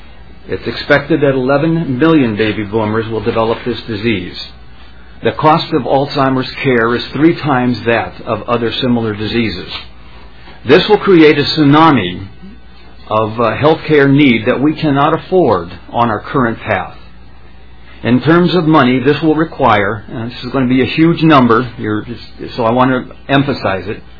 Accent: Lakeville, Minnesota, United States; I'm from Lakeville, and I'd like to thank you for hearing me on this important issue. I speak to you today as a former nursing home owner, administrator, and fellow Minnesotan

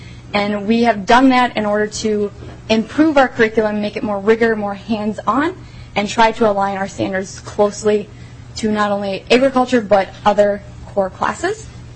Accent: Mountain Lake, Minnesota, United States; move back to my hometown in Mountain Lake, where I've been teaching now for 4 years.

